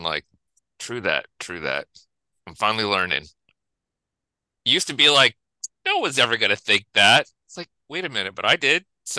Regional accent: Indianapolis, Indiana, United States; I'm from Indianapolis. So I had friends that went there and anthropology wasn't on my radar at all.

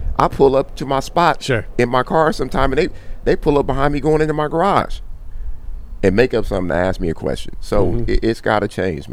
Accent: Compton, California, United States; I grew up in Compton, and my mom's put me in Catholic school to keep me out of trouble.

